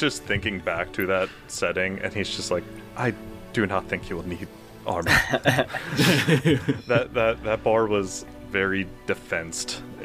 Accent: Maryland, United States; So since we're all from the Eastern Shore, but you know, if you ever had to go to St. Michael's

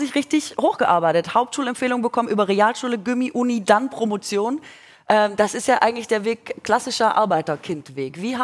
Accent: Baden-Württemberg, Germany; ich bin Schwäbin.

